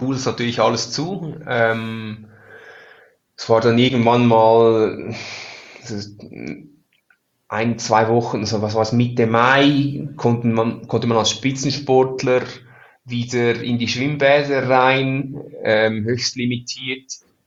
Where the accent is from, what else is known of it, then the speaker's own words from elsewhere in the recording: Switzerland; als Schweizer ist man noch hier aufgewachsen.